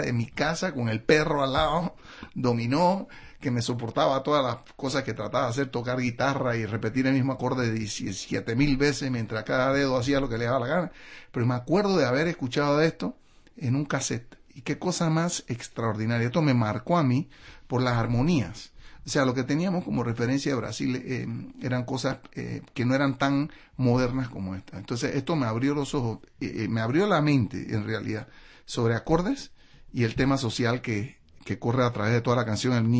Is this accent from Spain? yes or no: no; Panama; Entonces, como panameños que somos, esponjas que somos, absorbemos las cosas.